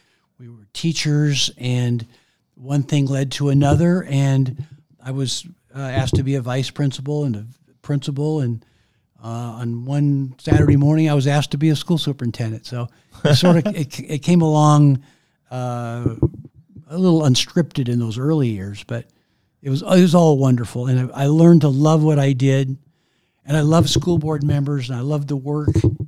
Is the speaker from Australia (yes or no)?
no; Maple Valley, Washington, United States; growing up in Maple Valley, I wanted to stay around home.